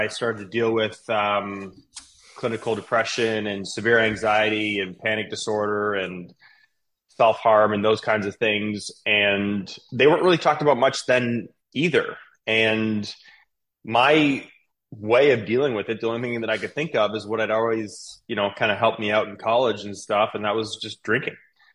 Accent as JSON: {"language": "English", "region": "Ontario", "country": "Canada", "tie": "born or raised there", "said": "I grew up in Canada, as I was telling you before we started recording. I'm Canadian, born and raised. I grew up on a farm about 2.5 hours east of Toronto, a 500-acre cattle farm."}